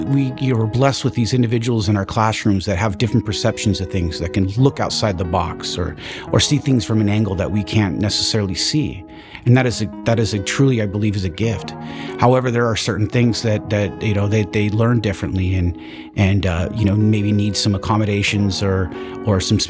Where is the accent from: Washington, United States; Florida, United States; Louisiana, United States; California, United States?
California, United States; Vallejo; I'm a 40-year-old neurodiverse ex-felon college student, and I'm from Bay Area. I was born in Vallejo.